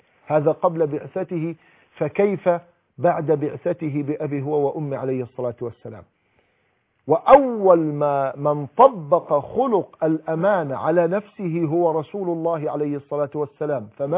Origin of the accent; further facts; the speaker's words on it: Egypt; وفي بلادنا مصر خاصة